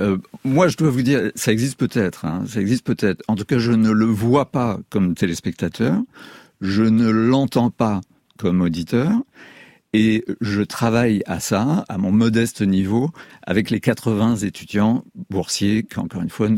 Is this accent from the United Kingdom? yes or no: yes; United Kingdom; French is a second language; C'est sûr, moi je suis britannique. J'ai grandi au Royaume-Uni dans les années 60.